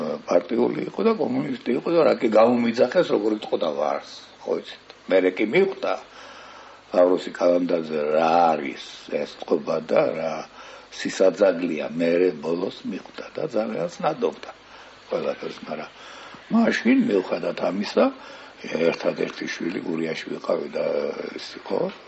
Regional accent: Guria, Georgia; მაგალითად ისედაც გურული ვარ მე საკმარისი პოეტი

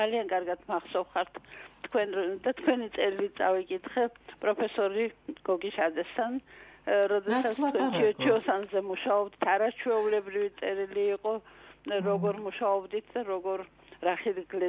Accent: Abkhazia, Georgia; სტუდენტი ვიყავი, რუსეთში სწავლობდი, თვითონ საფხაზეთიდან ვარ მე და სამედიცინოში სწავლობ

